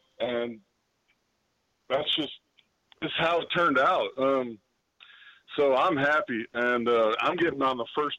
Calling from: Texas, United States

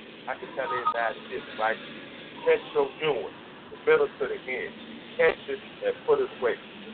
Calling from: Virginia, United States; calling from Central Virginia.

